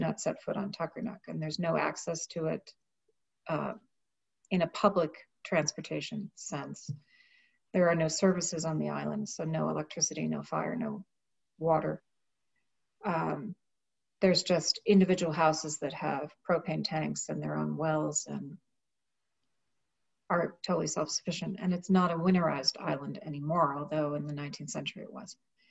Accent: East Coast, United States; I grew up on the East Coast, and okay. Three of my sisters live on Cape Cod, okay.

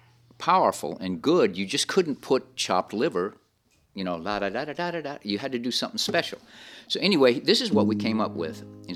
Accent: Biloxi, Mississippi, United States; I was from Biloxi, Mississippi.

